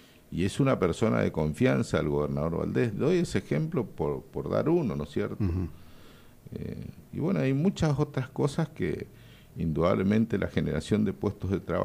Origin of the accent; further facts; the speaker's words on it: Santo Tomé, Corrientes, Argentina; nosotros vivimos acá, yo me crié en Santo Tomé, fui 3 veces intendente de Santo Tomé, hice muchas cosas por mi pueblo